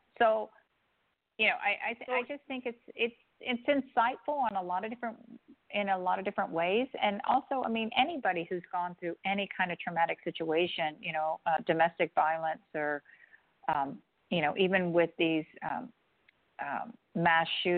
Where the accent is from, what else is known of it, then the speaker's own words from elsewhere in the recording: San Diego, California, United States; I'm from San Diego. You know, that's where we were stationed.